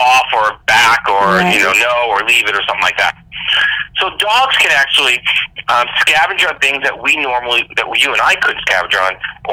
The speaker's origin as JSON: {"language": "English", "town": "Long Island", "region": "New York", "country": "United States", "tie": "born or raised there", "said": "But I grew up in the New York metro area in Long Island, and behind our home was a large wooded area that went for miles."}